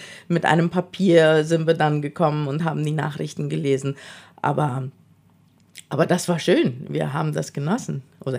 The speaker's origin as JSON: {"language": "German", "town": "Friesland", "region": "San Pedro", "country": "Paraguay", "tie": "born or raised there", "also_born_or_lived": "Canada", "said": "Also geboren bin ich in Kanada, aber aufgewachsen in Friesland. Und dann in meinen Jugendjahren bin ich nach San Lorenzo gezogen, habe dort 4 Jahre SEMTA gemacht. Und danach war ich in Asunción"}